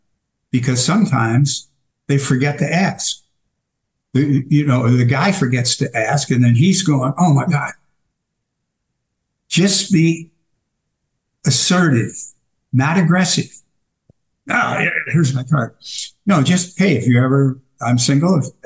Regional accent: Michigan, United States; I'm a Midwesterner, by the way. I'm from Michigan, originally.

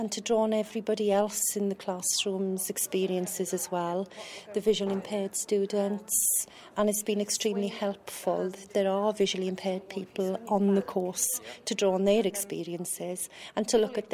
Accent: Wales, United Kingdom; I'm from South Wales.

